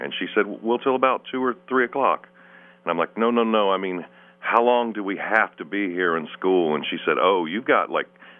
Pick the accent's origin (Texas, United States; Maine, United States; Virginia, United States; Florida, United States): Florida, United States; Venice; moved away as an adult; also born or lived in Far Rockaway, United States; I'm from Venice, Florida, where I grew up. My parents, they lived in New York, and I was born in Far Rockaway, and in 1964, they moved to Venice, Florida, and I was just a small child.